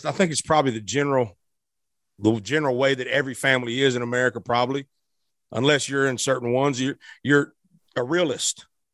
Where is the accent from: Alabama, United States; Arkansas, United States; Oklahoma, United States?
Arkansas, United States; Blytheville; also born or lived in Memphis; So I was born in Memphis, Tennessee, and raised in Arkansas in Blyville.